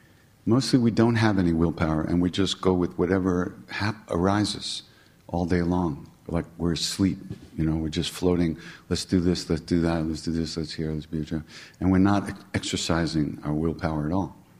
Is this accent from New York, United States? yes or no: yes; New York, United States; I'm from New York.